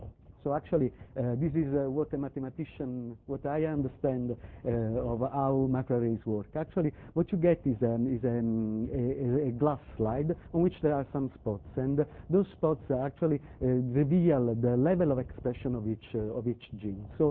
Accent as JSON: {"language": "English", "town": "Naples", "region": "Campania", "country": "Italy", "second_language": "English", "said": "I am from Naples, Italy, and Naples is a town that is very close to Vesuvio."}